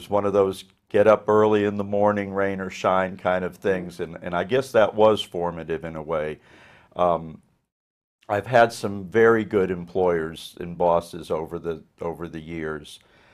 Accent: Indiana, United States; born there; also born or lived in Colorado; we lived in Colorado when I was in elementary school. I was born in Indiana

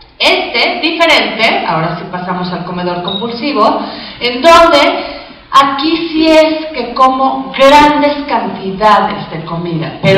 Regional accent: Mexico; que es lo que nos pasa también mucho como mexicanos

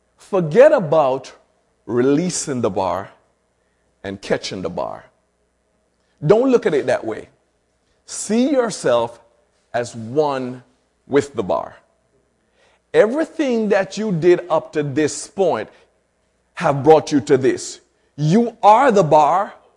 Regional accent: Jamaica; Now I no longer see myself as a Jamaican. I no longer see myself as a black man.

